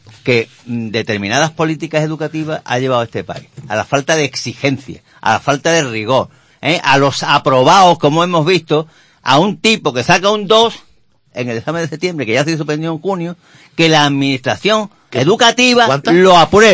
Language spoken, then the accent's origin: Spanish; Andalusia, Spain; que me apena como andaluz que cada vez que hay alguna referencia de cualquier tipo, educativo, sanitario, de renta, de PIB, estemos en último lugar.